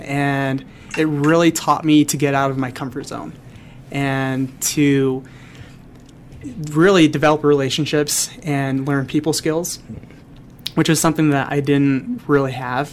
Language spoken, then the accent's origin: English; Detroit, Michigan, United States; So, first of all, I grew up in Detroit, Michigan.